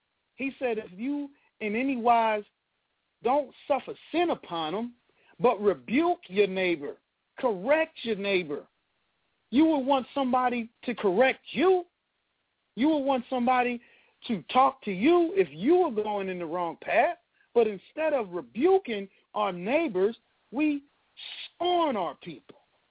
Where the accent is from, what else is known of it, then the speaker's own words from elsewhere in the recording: New York, United States; When I was growing up in New York, we always had school off in New York.